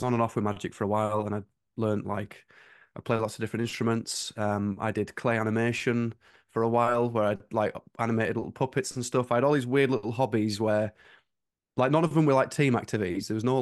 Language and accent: English; North West England, United Kingdom; I'm from the Lake District, so these were like, even though that sounds quite close, that's like a two-hour drive to get to Liverpool.